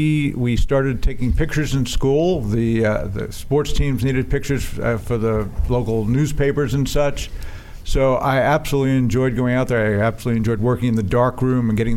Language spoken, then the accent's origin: English; Long Beach, New York, United States; I grew up in Long Beach, New York.